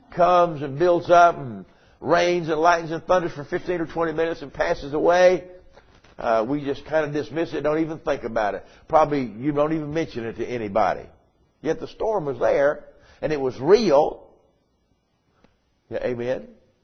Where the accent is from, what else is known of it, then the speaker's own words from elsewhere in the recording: United States; I was born and raised over here on the Catawba River.